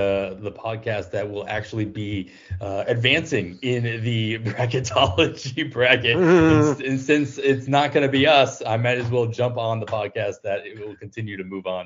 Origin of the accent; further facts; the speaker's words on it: Massachusetts, United States; I grew up in Western Massachusetts.